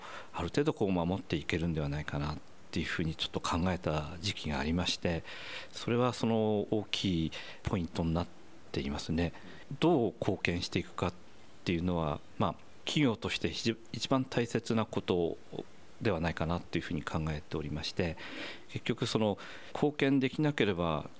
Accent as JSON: {"language": "Japanese", "region": "Fukushima", "country": "Japan", "tie": "born or raised there", "said": "自分のふるさとがですね、やっぱり福島であるっていうことをですね、すごく実感した瞬間だったかなと思います。"}